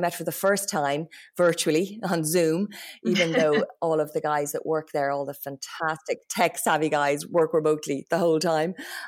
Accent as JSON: {"language": "English", "town": "Rathfarnham", "region": "Leinster", "country": "Ireland", "said": "I'm from Rathfarnham, and all my family, I've got six siblings. And my mom lives in Rathfarnham still."}